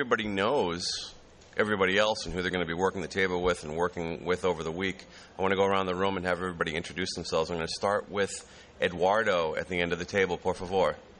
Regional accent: United States; I am from the United States, but my mother's family is from Quebec and Prince Edward Island. Okay, so I've got feet in different places.

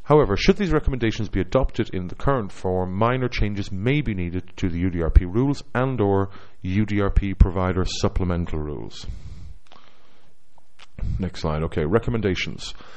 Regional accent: Ireland; accent: Irish; If I'm speaking far too quickly with my charming Irish accent and you can't understand a word I'm saying, please do let me know.

